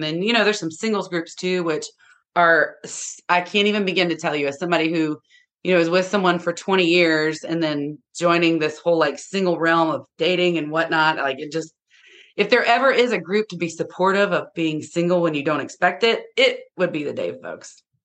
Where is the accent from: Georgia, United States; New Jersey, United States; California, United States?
Georgia, United States; fast forward 3 kids, 4 states later, ended up back in my home state of Georgia.